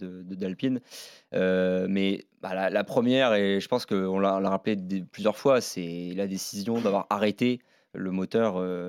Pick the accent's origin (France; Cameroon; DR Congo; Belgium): France; même en tant que supporter, en tant que Français